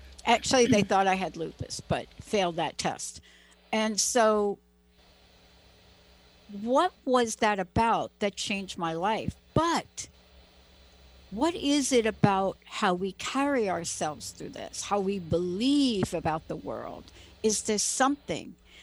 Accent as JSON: {"language": "English", "region": "East Coast", "country": "United States", "said": "I'm from the East Coast. I don't even know what that means."}